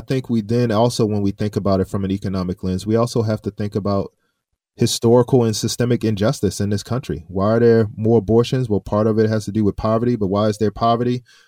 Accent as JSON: {"language": "English", "town": "Baltimore", "region": "Maryland", "country": "United States", "tie": "born or raised there", "lives_now": "St. Louis, United States", "said": "I grew up in Baltimore, Maryland. I went to a church that was very large, and it was like 100% African-American."}